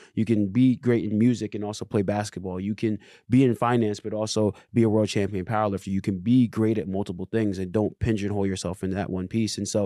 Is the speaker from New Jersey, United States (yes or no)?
yes; Morristown, New Jersey, United States; Like, I grew up in Morristown, New Jersey.